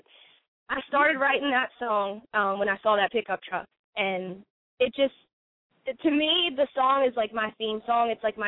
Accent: Maryland, United States; And we're from Maryland. I'm in Baltimore, Maryland right now.

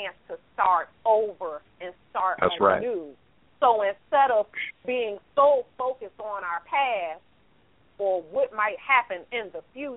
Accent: Richmond, Virginia, United States; because I grew up in Richmond down south and I would have gotten smacked upside the head

